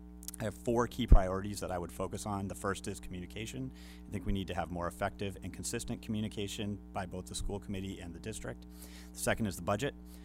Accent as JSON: {"language": "English", "town": "Hingham", "region": "Massachusetts", "country": "United States", "tie": "born or raised there", "said": "I grew up in Hingham. Graduated from Hingham High School, as did my wife, Emily. We moved back to town in 2007"}